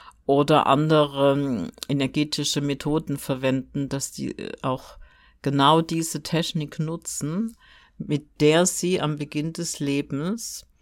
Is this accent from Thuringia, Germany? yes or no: yes; Thuringia, Germany; Und für mich als Thüringerin in einen Duft von Bäumen und Wald zu sein, ist für mich auch immer besonders schön und eine besonders schöne Erinnerung an Heimat.